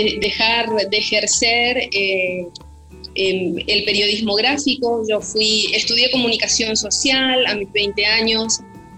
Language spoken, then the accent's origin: Spanish; Resistencia, Chaco, Argentina; also born or lived in Clorinda; viviendo en el Chaco yo, en Córdoba, Diego Pérez, viajamos sin escalas desde Resistencia Chaco, donde yo me crié, porque yo soy nacida en Clorinda Formosa